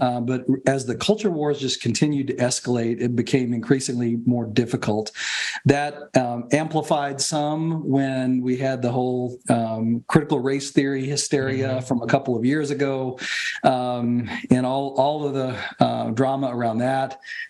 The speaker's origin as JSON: {"language": "English", "region": "Kentucky", "country": "United States", "tie": "born or raised there", "said": "I grew up in Kentucky. This is my home state."}